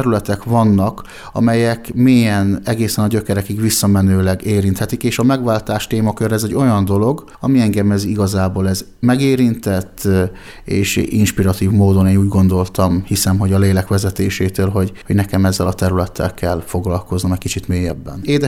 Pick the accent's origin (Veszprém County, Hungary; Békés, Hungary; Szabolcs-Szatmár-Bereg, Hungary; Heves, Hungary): Szabolcs-Szatmár-Bereg, Hungary; Kótaj; Én Kótaiban élek, és itt is nevelkedtem fel. Ha úgy tetszik, egy cigánytelepen, egy szegregátumban. Csodálatos gyermekéveket élhettem meg itt Kótaiban.